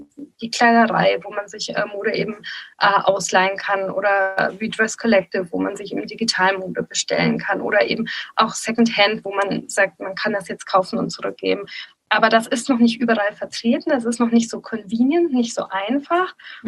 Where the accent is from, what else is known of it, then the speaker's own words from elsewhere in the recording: Bavaria, Germany; ich komme ja auch aus der Region Nürnberg